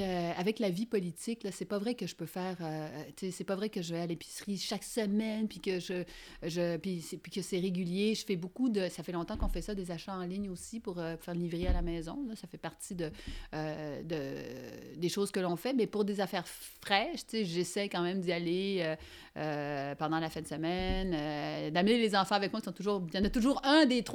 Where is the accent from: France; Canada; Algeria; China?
Canada; Quebec; Ben c'est normal pour quand on est Québécois de parler de sirop d'érable, mais c'est un produit qui est omniprésent chez